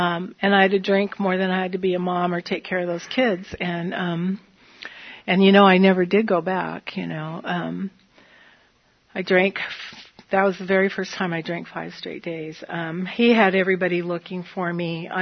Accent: Reedley, California, United States; We did move back to my hometown, and I lived in a small town, and I worked, and there was this little place on Main Street. It was Reedley, California. There were about 12,000 people there

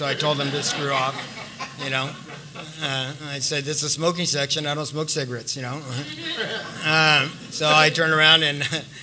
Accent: San Diego, California, United States; I grew up right here in San Carlos. Matter of fact, we used to come over here to Allied Gardens all the time and fight with the drunks over here.

